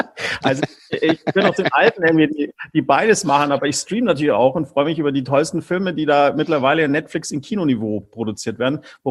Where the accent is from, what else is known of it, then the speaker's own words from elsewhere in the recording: Germany; Als Deutscher natürlich Berlin.